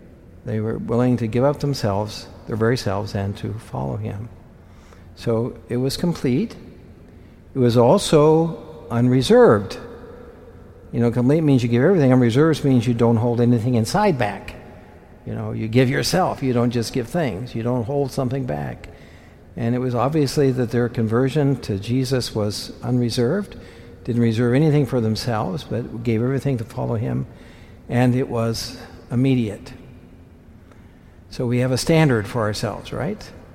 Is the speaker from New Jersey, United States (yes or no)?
no; Concordia, Kansas, United States; I'm from Kansas, a little hick town of 6,000 people. I couldn't imagine coming to Philadelphia when I was a kid, you know. Nowhere place. You never heard of it. Any of you never heard of Concordia, probably.